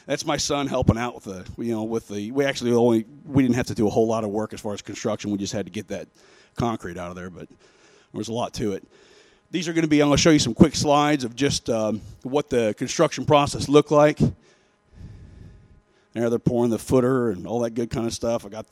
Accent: St. Louis, Missouri, United States; also born or lived in Memphis, United States / Sioux Falls, United States; I grew up in St. Louis. Went from St. Louis to Memphis, Tennessee. From Memphis, Tennessee, we ended up in Sioux Falls, South Dakota.

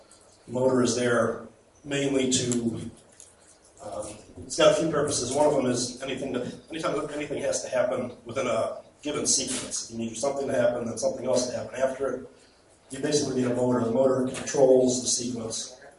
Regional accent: Cleveland, Ohio, United States; I'm from Cleveland, Ohio.

